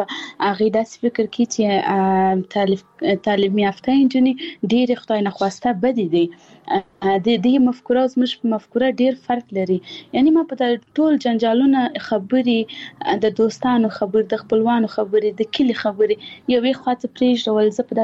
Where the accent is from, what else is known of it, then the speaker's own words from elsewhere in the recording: Paktia, Afghanistan; زه خپل د پکتیا ولایت یم زه د یو کلی یم